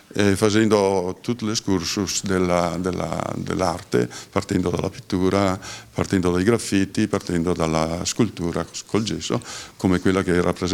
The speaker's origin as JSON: {"language": "Italian", "town": "Belluno", "region": "Veneto", "country": "Italy", "accent": "Bellunese", "said": "il mio dialetto non sarà attinente al ladino locale e quindi parlerò un po' del mio dialetto, che è bellunese."}